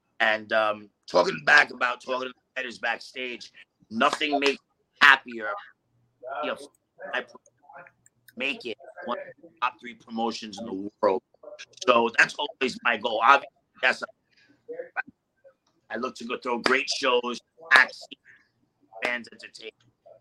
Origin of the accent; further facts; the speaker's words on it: New York, United States; You know, first, as always, my hometown, New York again.